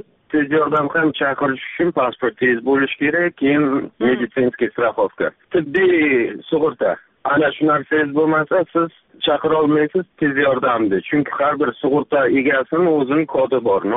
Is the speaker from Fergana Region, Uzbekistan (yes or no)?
no; Shahrisabz, Qashqadaryo Region, Uzbekistan; born there; moved away as an adult; now in Crimea; Men Shahrisabzda tug'ildim, Samarqandda o'qidim, keyin Qrimga ko'chib keldim. Yoshim 30da mana hozir.